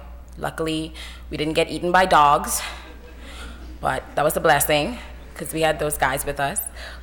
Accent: Bahamas; I'm from the Bahamas, and I'm a freshman.

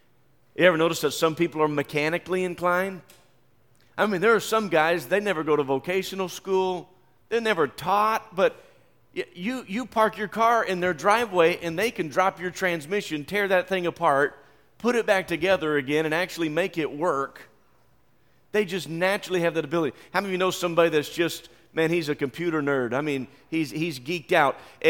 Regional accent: West Virginia, United States; But I grew up in West Virginia, and it wasn't uncommon a few times during the winter to have a storm come through that dropped 2 and 3 feet of snow on us.

